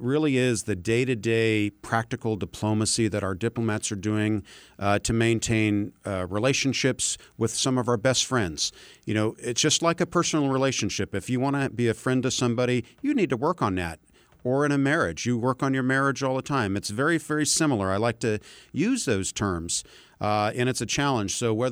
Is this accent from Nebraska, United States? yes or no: no; California, United States; I'm from California.